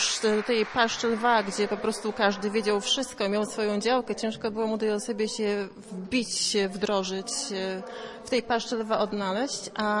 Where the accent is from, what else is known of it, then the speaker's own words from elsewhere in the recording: Jelenia Góra, Lower Silesian Voivodeship, Poland; now in Słupsk, Poland; bo ja nie byłam stąd, ja jestem z Leniej Góry.